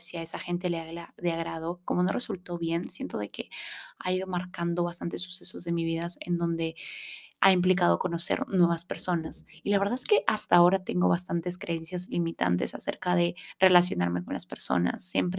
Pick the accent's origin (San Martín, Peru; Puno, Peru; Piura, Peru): Piura, Peru; Paita; yo me mudé de Paita, que es un lugar súper, súper, súper chiquito de acá, de Piura, Perú, que es prácticamente un pueblito. Y me mudé hacia Piura, a un colegio súper, súper grande, con niños con mucho, mucho dinero.